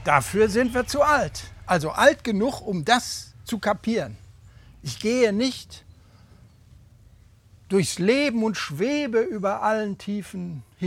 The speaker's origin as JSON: {"language": "German", "town": "Cologne", "region": "North Rhine-Westphalia", "country": "Germany", "said": "Wir haben eine Bergwanderung gemacht. Als Kölner."}